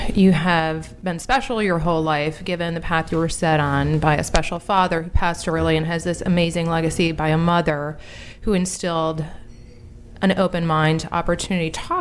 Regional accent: Wauwatosa, Wisconsin, United States; now in Maryland, United States; So I'm an upper Midwesterner, cheesehead by birth in Wisconsin, but an adopted, transformed Maryland crab.

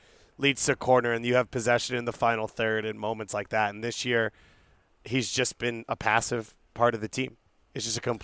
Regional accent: New York City, New York, United States; The unique part about this rivalry, being a New Yorker, is it's actually the only one

